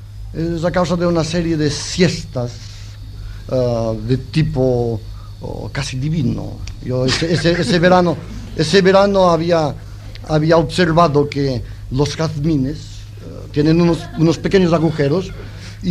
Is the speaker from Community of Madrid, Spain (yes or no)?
no; Catalonia, Spain; porque yo soy catalán y por lo tanto paranoico